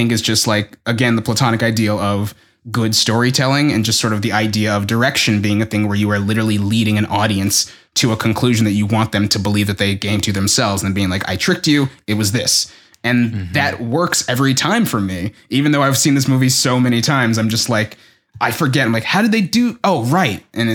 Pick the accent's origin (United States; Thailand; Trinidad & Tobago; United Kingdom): United Kingdom; even though I am British and have spent a lot of time around British people